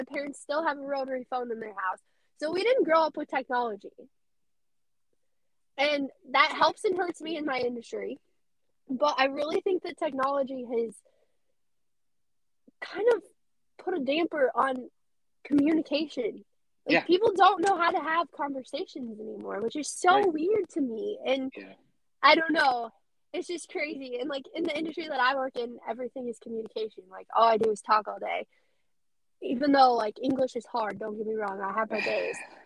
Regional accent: Colorado, United States; I grew up in Colorado. I thought everywhere was like Colorado. And then my mom's family's from Nebraska, so I spent a lot of time on my grandfather's ranch in Nebraska.

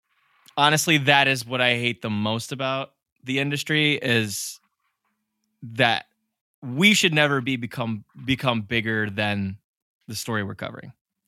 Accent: Cleveland, Ohio, United States; And yes, I did tell him I was from Cleveland at the end of the interview and he chuckled.

